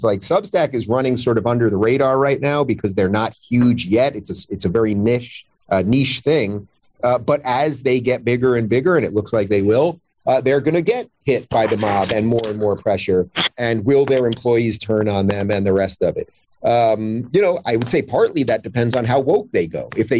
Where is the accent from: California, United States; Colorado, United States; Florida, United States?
Florida, United States; And I am going to do everything I can as a Floridian to keep Florida, Florida.